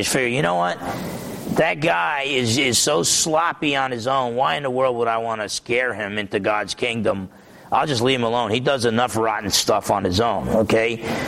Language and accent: English; New Jersey, United States; I'm half Italian. I'm from New Jersey, okay?